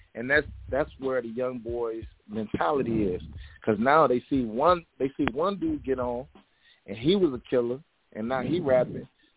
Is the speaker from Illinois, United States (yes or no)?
yes; Chicago, Illinois, United States; I've been to over 20 funerals, easy, just growing up in Chicago.